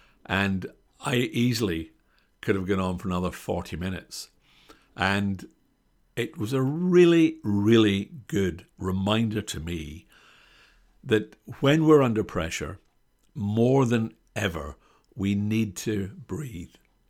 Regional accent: Glasgow, Scotland, United Kingdom; I come from Glasgow in Scotland. And in Scotland, and maybe in Britain, we're very, not territorial, but everyone goes out of their way not to invade other people's space.

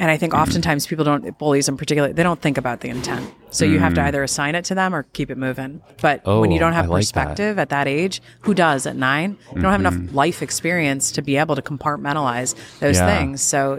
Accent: Iowa, United States; I'm originally from Iowa. Not a lot to do there all the time.

